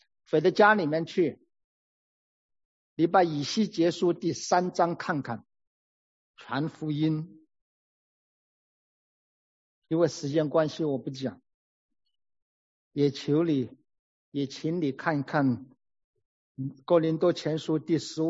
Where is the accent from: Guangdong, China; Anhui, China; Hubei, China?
Hubei, China; accent: Hubei; 我那个湖北音乡音就出来了，